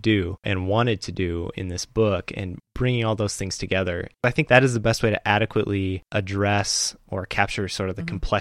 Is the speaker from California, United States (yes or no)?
no; Fort Wayne, Indiana, United States; So I grew up in Fort Wayne, which surrounds the junction of the St. Mary's and St. Joe, where they come together and form the Maumee.